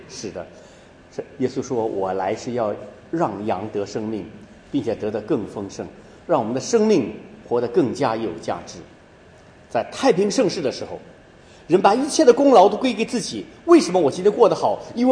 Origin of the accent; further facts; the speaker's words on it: China; 咱们中国经历了长久长久的一些苦难的日子，终于我们中国人呢